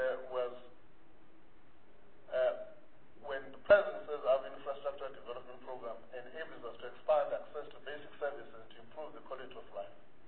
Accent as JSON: {"language": "English", "region": "Eastern Cape", "country": "South Africa", "said": "in South Africa, I'm normally from the Eastern Cape"}